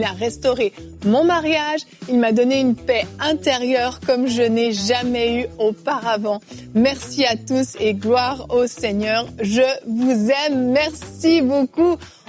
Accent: Cameroon; Je viens du Cameroun, pas de Suisse.

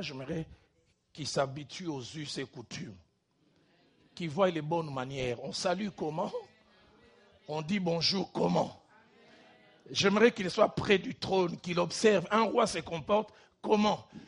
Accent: Kinshasa, DR Congo; À l'époque où moi j'ai grandi à Kinshasa, vers les années 73, 75

